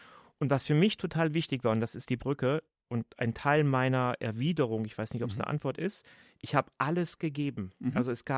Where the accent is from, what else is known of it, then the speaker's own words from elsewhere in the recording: Cologne, North Rhine-Westphalia, Germany; Auch wenn ich es als Kölner sehr schwer habe mit dem Gönne könne.